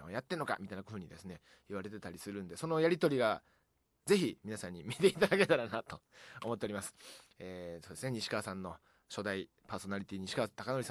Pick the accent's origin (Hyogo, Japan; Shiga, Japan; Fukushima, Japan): Shiga, Japan; こうやってね、自分が生まれ育ったこの滋賀県で皆さんとこういろいろコミュニケーションが取れるというのは